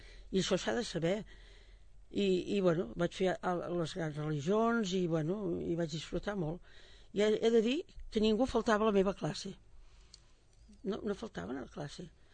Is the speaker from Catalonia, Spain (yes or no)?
yes; Manresa, Catalonia, Spain; moved away as an adult; now in Sabadell, Spain; jo no sóc sabadellenca, jo vaig néixer a Manresa, sóc manresana. Vaig venir a Sabadell quan em vaig casar, l'any 61.